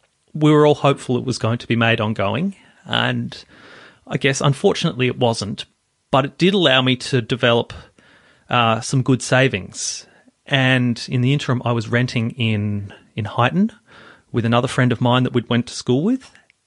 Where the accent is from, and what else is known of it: Tasmania, Australia; born or raised there; also born or lived in Melbourne